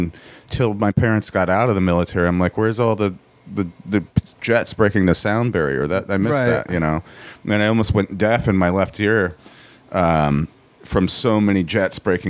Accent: San Antonio, Texas, United States; born there; also born or lived in Edwards Air Force Base, California; I was born in Lackland Air Force Base in San Antonio, Texas.

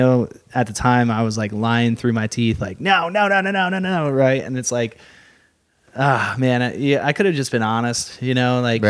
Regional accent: Bordertown, Pennsylvania, United States; Outside of Philadelphia, it's Bordertown, Pennsylvania specifically, but it's about maybe an hour, 10 minutes north.

